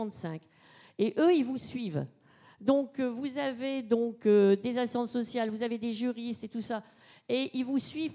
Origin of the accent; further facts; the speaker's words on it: Hauts-de-France, France; moved away as an adult; moi, je suis une ch'ti immigrée en Seine-et-Marne depuis 1 an.